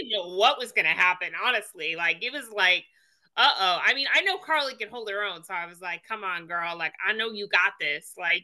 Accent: Chicago, Illinois, United States; now in New Orleans, United States; Chicago is my hometown

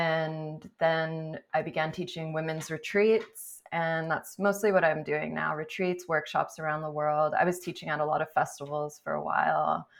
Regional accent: Canada; now in Los Angeles, United States; And for me, growing up in Canada and then coming to America

